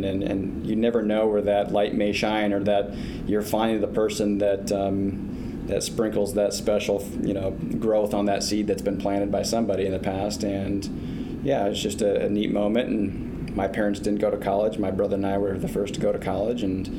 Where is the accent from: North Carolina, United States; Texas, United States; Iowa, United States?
Iowa, United States; Lisbon; I grew up in Lisbon, Iowa, eastern Iowa, small town of Lisbon, over on Highway 30, just north of Iowa City and east of Cedar Rapids